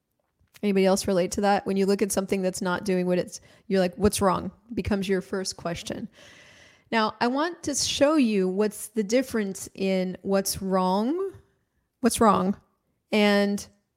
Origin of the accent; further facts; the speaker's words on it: United States; so I'm American, but I've lived all over, and I was just recently in Latin America.